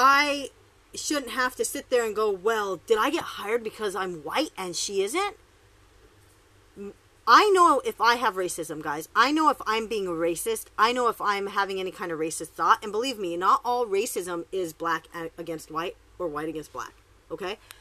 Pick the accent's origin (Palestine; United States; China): China; Beijing; I'm from Beijing, so I speak a different form of Mandarin.